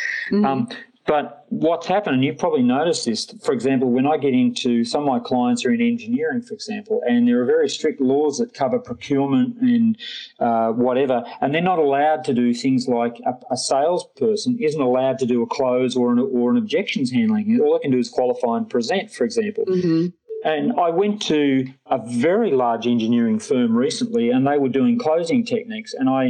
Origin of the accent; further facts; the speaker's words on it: Australia; now in United Kingdom; I'm an Aussie, but I live in the UK